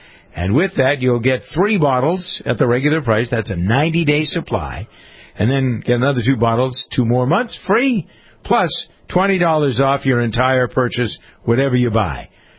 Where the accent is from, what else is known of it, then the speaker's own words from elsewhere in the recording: Framingham, Massachusetts, United States; Well, so what you get when you grow up in Framingham. That's where he's from. Grew up in my hometown.